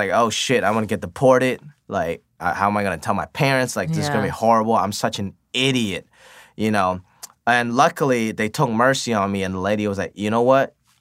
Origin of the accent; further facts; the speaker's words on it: United States; But for me, growing up in America, I chose to pursue my dreams a little more.